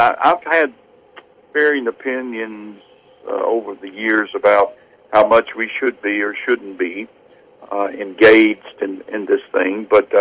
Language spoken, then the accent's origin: English; Baton Rouge, Louisiana, United States; I was born in raised in Baton Rouge, Louisiana, and I can tell you, I never met a Republican